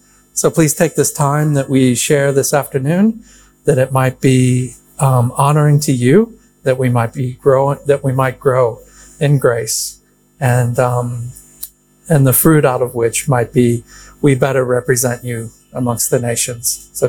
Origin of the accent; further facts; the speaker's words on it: United States; As you probably are aware from the moment I opened up my mouth, if you didn't read the bio, I'm originally from the United States.